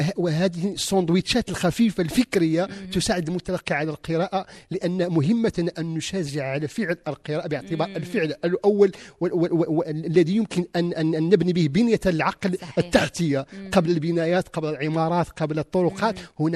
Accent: Morocco; ونحن يعني كمغاربة

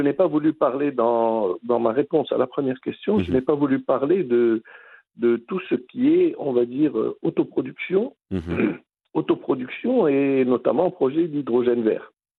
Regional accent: Morocco; Et en tant que Marocain, il faut qu'on garde un peu la tête bien vissée sur nos épaules.

